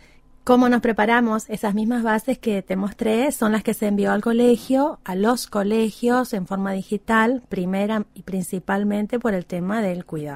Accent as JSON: {"language": "Spanish", "country": "Argentina", "said": "nos nuclea a todos como argentinos es Malvinas"}